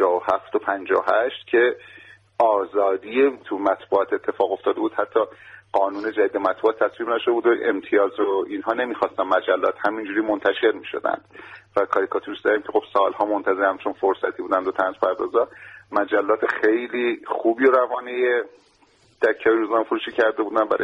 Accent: Zanjan, Zanjan Province, Iran; من زنجانی هستم.

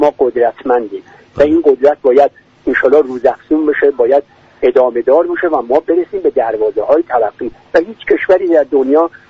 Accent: Iran; شما سوال میشه شما میگی من از ایران هستم

